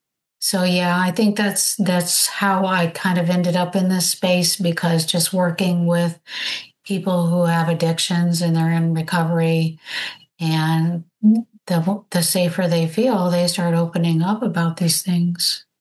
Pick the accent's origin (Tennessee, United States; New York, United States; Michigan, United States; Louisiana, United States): Michigan, United States; So since we live in Southwest Florida now, which I'm originally from Michigan, and I still go back to Michigan